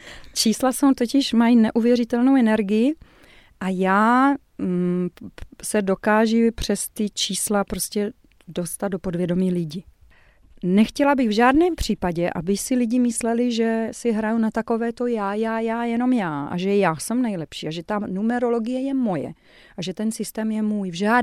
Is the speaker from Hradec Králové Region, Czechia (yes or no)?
no; Lisice, South Moravian Region, Czechia; also born or lived in Brno; já jsem vyrostla v Lisicích u Brna a třeba pak jsem vysokou školu studovala v Kloboukách u Brna